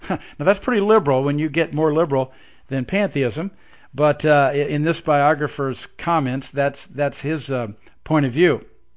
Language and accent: English; Evansville, Indiana, United States; he is actually from my hometown in Evansville, Indiana, which I'm not particularly proud